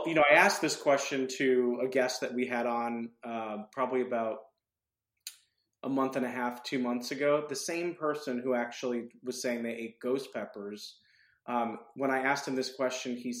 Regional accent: New York City, New York, United States; so I when I was in college, so I grew up in New York City.

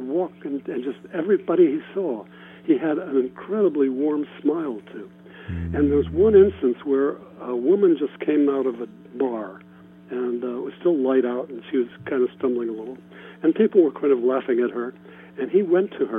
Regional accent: Ohio, United States; I grew up in Ohio. But I went to college at Columbia, just a few blocks away from where you are.

